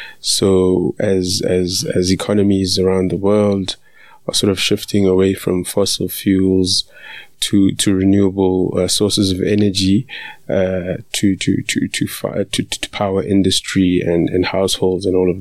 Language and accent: English; Johannesburg, Gauteng, South Africa; So I'm South African, born and bred in Johannesburg.